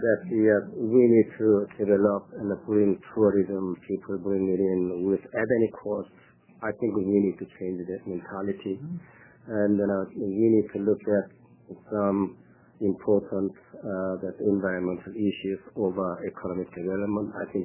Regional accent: South Korea; now in United States; Since I come from Korea myself, and as an immigrant, you came and you tried to shut other people out coming over here

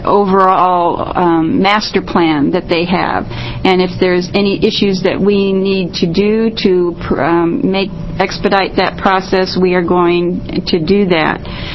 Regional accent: Gresham, Oregon, United States; I'm from Gresham, and I represent Gresham, Troutdale, Wood Village, and Fairview.

